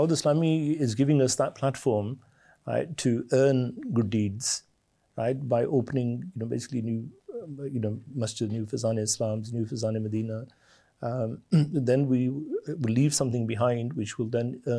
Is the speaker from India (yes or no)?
no; Pakistan; Fruit میں mango, ظاہر ہے ہم پاکستانی ہیں.